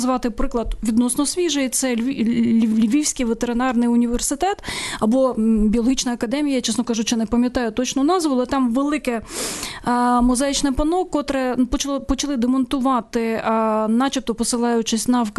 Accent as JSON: {"language": "Ukrainian", "region": "Kyiv", "country": "Ukraine", "said": "Я киянка сама"}